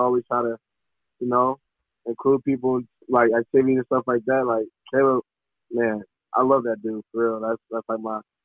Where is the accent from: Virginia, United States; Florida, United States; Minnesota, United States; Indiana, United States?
Indiana, United States; Indianapolis; growing up in Indianapolis, I went to a private school, coming up, and then I went to a high school called Lawrence North for 2 years before I ended up making a move to Wasatch.